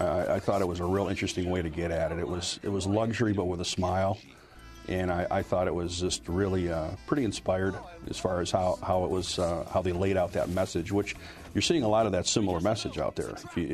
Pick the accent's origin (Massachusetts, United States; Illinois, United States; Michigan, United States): Michigan, United States; Detroit; We're from Detroit. We're proud of Detroit. It's the Motor City.